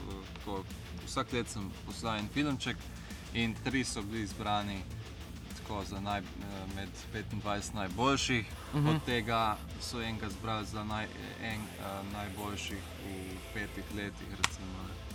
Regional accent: Brežice, Lower Sava, Slovenia; now in Ljubljana, Slovenia; Ko sem prišel iz Brežic v Ljubljano

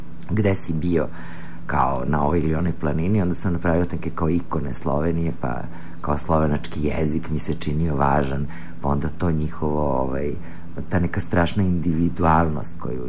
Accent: Belgrade, Serbia; dakle si iz Jugoslavije, ne znam, to je to, iz Beograda recimo, kao to mi je bilo nešto odakle si

